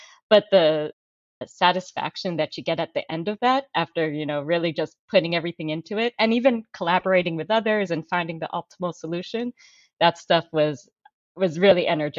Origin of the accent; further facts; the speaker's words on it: Virginia, United States; knowing that I was moving back to the DC area, I grew up in Northern Virginia and everything